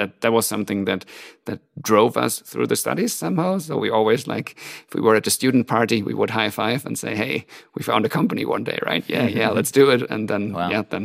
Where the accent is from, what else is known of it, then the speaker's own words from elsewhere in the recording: Hamburg, Germany; moved away as an adult; now in Zurich, Switzerland; I actually came to Zurich back in 2003. Personally, I'm originally from Hamburg in Germany, but now almost 19 years ago, moved to Zurich.